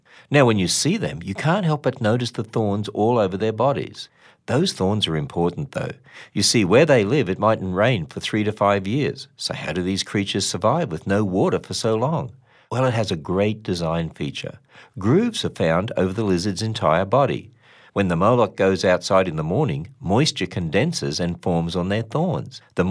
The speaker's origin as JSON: {"language": "English", "country": "Australia", "said": "In my home country of Australia"}